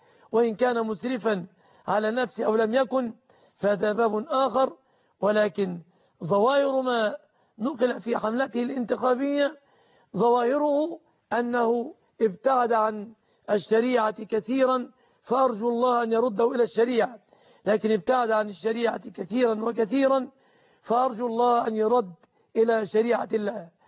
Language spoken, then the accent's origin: Arabic; Egypt